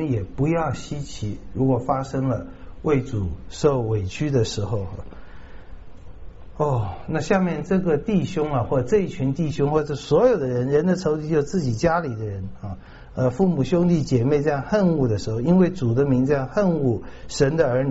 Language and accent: Chinese; Taiwan; 我们台湾人这种头脑我们最有了